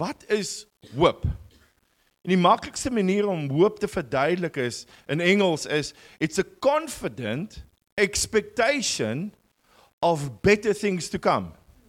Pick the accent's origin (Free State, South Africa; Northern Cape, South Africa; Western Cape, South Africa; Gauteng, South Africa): Western Cape, South Africa; Cape Town; Ons kom uit Mosselbaai uit, maar ek is gebore en getoe in die Kaap. 39 jaar lank in die Kaap gebly. Ek is nou 18 jaar in Jos Jane.